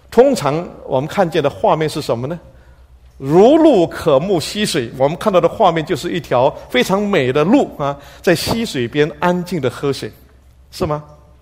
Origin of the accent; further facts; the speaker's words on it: China; 我们中国人就有一点这样的一个体会